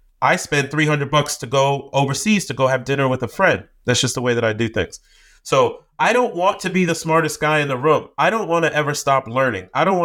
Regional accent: Boston, Massachusetts, United States; How come I grew up in Boston and no one told me that I could have feelings like this?

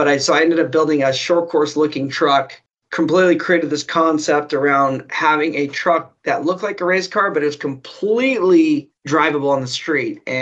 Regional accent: California, United States; like grew up racing dirt bikes and then always growing up in California, watching my dad race off.

